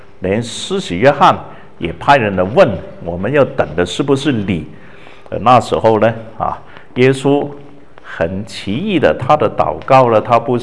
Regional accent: Hong Kong; 我说我没有喝过党的奶水我是香港长的海外

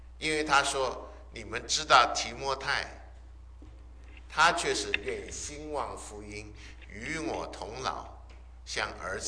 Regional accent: China; 我们中国人每个人都欢喜人往高处

